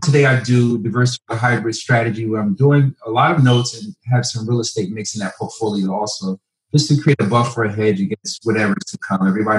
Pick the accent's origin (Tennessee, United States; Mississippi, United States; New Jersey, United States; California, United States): New Jersey, United States; because I'm from North New Jersey, which is a rough area, but it taught me adversity